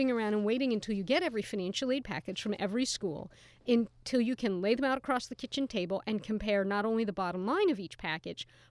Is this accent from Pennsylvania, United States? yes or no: yes; Philadelphia, Pennsylvania, United States; both in my hometown of Philadelphia